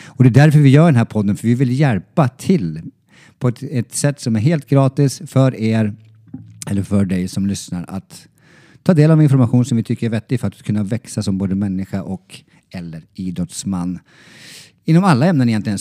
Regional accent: Norrland, Sweden; jag är från Norrland.

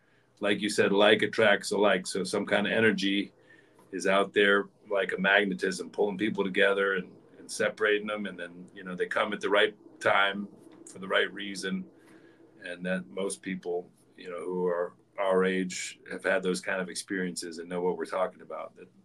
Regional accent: Pittsburgh, Pennsylvania, United States; I am from Pittsburgh. So I'm from a blue collar city, at least.

